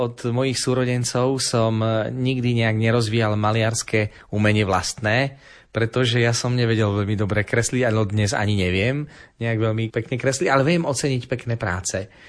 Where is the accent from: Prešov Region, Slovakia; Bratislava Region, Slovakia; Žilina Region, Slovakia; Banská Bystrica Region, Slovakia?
Prešov Region, Slovakia; Spišské Podhradie; pochádzam zo Spišského podhradia, ktoré je zapísané do svetového dedičstva a je to vlastne jedno z prvých lokalít na Slovensku, prvých troch lokalít.